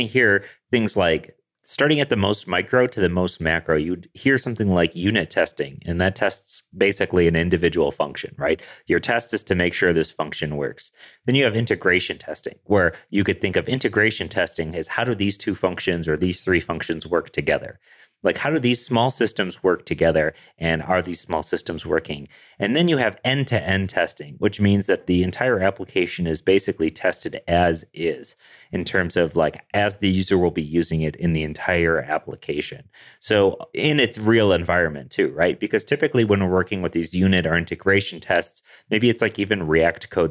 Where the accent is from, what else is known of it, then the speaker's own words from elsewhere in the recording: Denver, Colorado, United States; I'm a developer from Denver, Colorado.